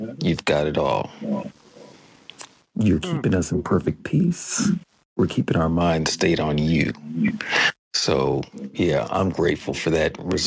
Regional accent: Tacoma, Washington, United States; I am hailing from Tacoma, Washington.

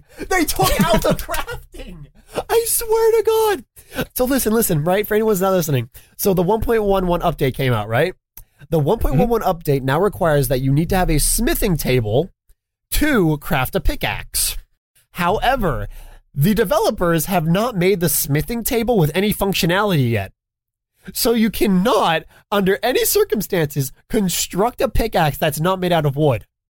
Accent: United States; no, I'm an American. I believe in freedom for all.

